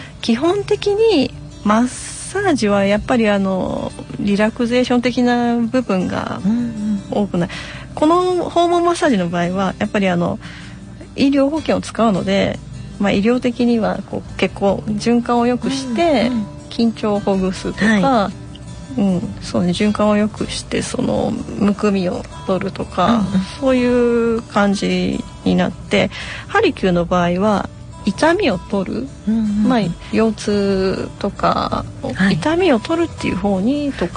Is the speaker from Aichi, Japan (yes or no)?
yes; Okazaki, Aichi, Japan; はい、岡崎ですね。岡崎生まれ岡崎育ちです、